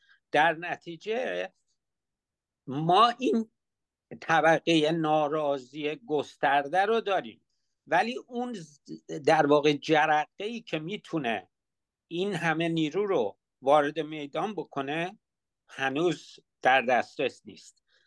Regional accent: Iran; moved away as an adult; من شخصا مگه از ایران نیومدم بیرون؟ چرا اومدم بیرون؟ برای اینکه امنیت نداشتم

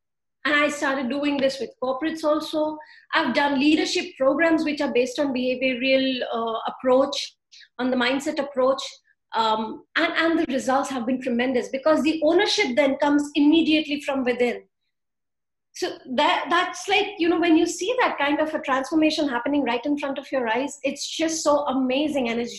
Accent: India; And I come from India, where in these expectations, are put into such an extent that actually children do suffer a lot

